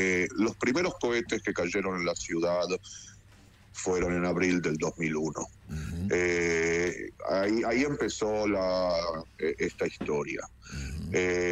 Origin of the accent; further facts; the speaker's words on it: Buenos Aires, Argentina; moved away as an adult; also born or lived in Mendoza / Bahía Blanca; now in Israel; Yo originariamente de Buenos Aires, uh-huh. Viví también en Mendoza, en Bahía Blanca.